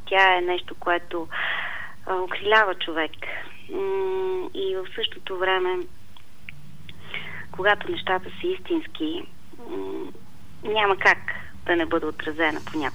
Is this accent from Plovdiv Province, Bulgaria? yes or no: yes; Plovdiv, Plovdiv Province, Bulgaria; Аз си го дишам този аромат, както съм се родила, защото живея в Пловдив и съм избрала да живея в Пловдив.